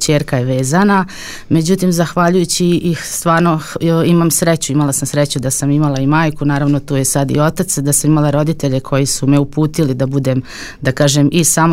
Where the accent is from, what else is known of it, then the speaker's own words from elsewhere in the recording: Gradiška, Republika Srpska, Bosnia & Herzegovina; born there; Tako da ja sam rođena u Gradišci i zaista volim Gradišku